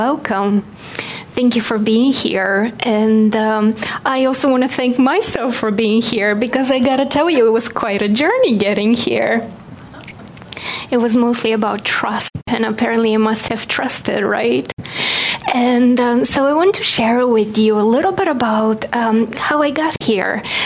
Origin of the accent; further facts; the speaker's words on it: Bulgaria; born there; English is a second language; I was born in Bulgaria, and I grew up without any discussions about God, about angels, about religion in my life.